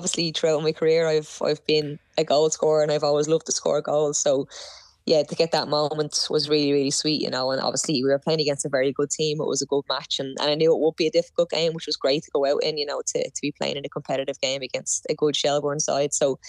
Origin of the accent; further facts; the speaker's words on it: Shankill, Leinster, Ireland; I grew up in Shangana Cliffs in Shankill